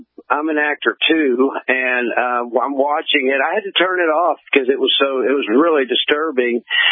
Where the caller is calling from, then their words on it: Austin, Texas, United States; I've been in McAllen now for 3. I'm from Austin